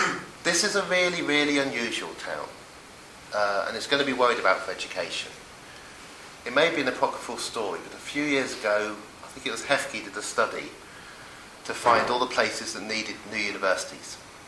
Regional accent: Oxford, South East England, United Kingdom; that had never been as similar as when I was growing up in Oxford then.

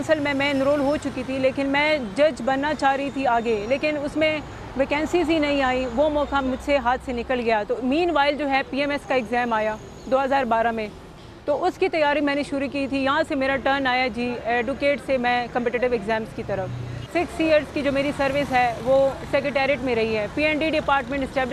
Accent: Wana, Khyber Pakhtunkhwa, Pakistan; also born or lived in Bannu / Peshawar; میرا تعلق ساؤتھ وزیرستان سے ہے، میں وانا سے بلانگ کرتی ہوں

